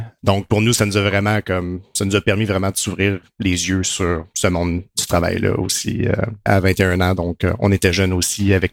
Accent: Quebec City, Quebec, Canada; now in Montreal, Canada; Donc, je viens de Québec. J'ai déménagé à Montréal pour aller à l'ETS, l'École de technologie supérieure en ingénierie logicielle.

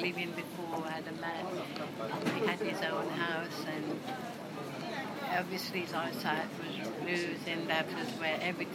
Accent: Jamaica; born there; Yeah, I'm born in Jamaica.

